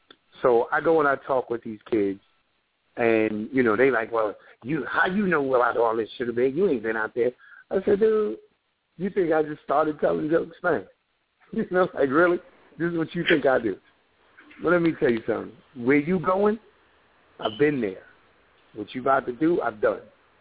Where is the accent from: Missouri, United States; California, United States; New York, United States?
New York, United States; New York City; we grew up in Spanish Harlem